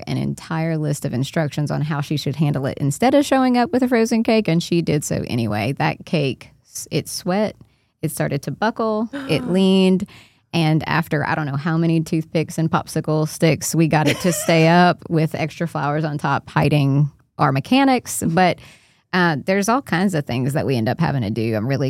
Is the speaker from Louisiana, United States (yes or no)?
yes; Louisiana, United States; As Cajun as I am, I still love a broom dance.